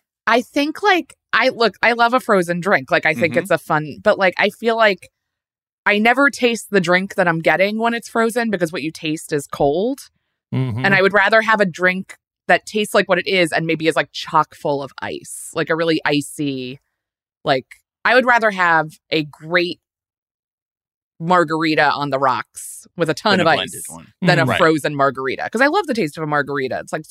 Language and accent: English; Maryland, United States; I grew up in Maryland, but I've been here for 16 or 17 years now